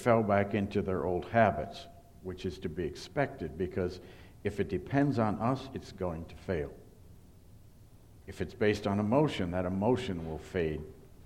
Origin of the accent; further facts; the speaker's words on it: Midwest, United States; And growing up in the Midwest, I'd never seen them before.